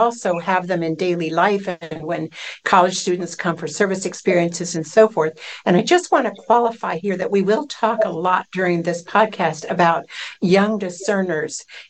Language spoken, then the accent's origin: English; Enfield, Connecticut, United States; from Enfield, Connecticut